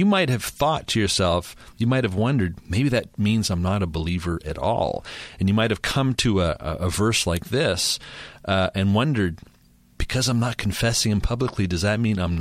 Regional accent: Montreal, Quebec, Canada; growing up in a secular province in Canada, I grew up in Montreal, Quebec.

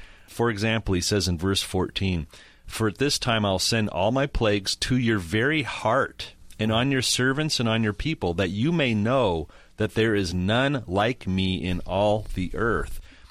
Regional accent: Canada; now in United States; I grew up in Canada, lots of hail up there.

